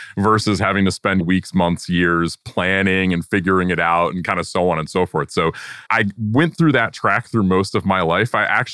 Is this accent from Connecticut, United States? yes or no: yes; Connecticut, United States; I live in Connecticut. I grew up in Connecticut. I'm in the sort of farm side of Connecticut, not the New York side.